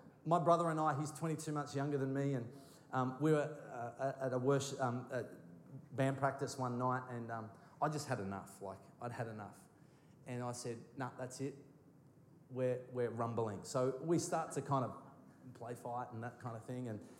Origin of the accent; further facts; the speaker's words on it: Bendigo, Victoria, Australia; Like, I come from Bendigo. Nothing good can come from Bendigo.